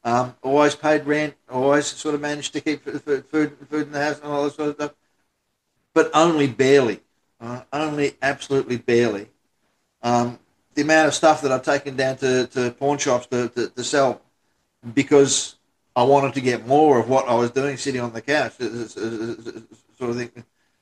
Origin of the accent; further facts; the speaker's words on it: Australia; I'm Australian, so there'll be profanity littered through it, left, right, and centre.